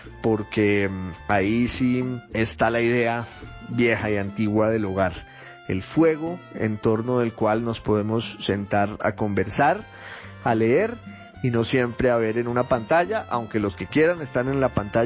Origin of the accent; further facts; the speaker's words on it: Popayán, Cauca, Colombia; also born or lived in England; de Popayán, que es mi ciudad natal, de Italia, que es donde están parte de mis orígenes, porque mi mamá es italiana, de Inglaterra, que fue un sitio en el que viví